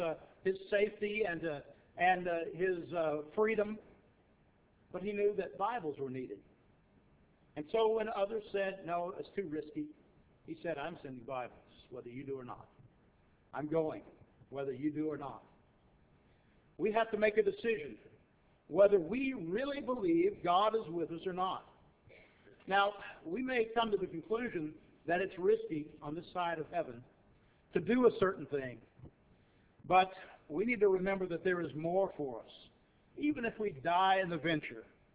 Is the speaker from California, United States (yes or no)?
no; Texas, United States; You know I'm a Texan, and I don't know about Missourians, but I know about Texans.